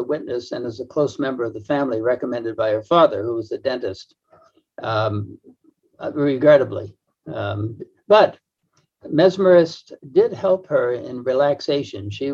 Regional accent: Massachusetts, United States; I came from Massachusetts, and the days end soon, early, and the autumnal darkness in which Hawthorne did his best writing.

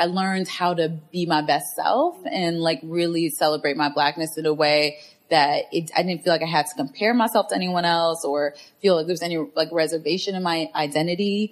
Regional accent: Arlington, Virginia, United States; But my mom does live in D.C. proper now, but I grew up in Arlington, Virginia.

